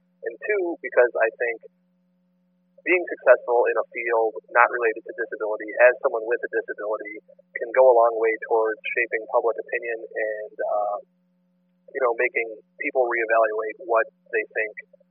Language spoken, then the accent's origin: English; Midwest, United States; because I am from the Midwest.